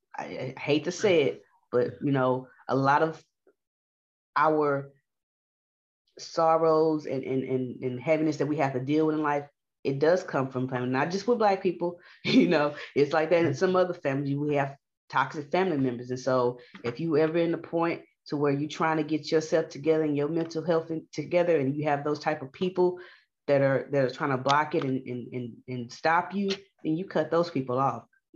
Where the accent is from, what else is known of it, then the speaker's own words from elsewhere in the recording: Houston, Texas, United States; and he's from Third Ward, I'm from Fifth Ward.